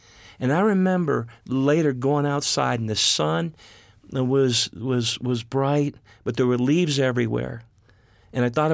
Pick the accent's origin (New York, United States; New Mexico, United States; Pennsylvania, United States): Pennsylvania, United States; You know, we grew up in Pennsylvania.